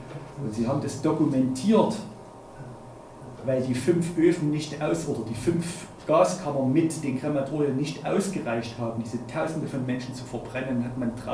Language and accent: German; Germany; auch für uns als Deutsche.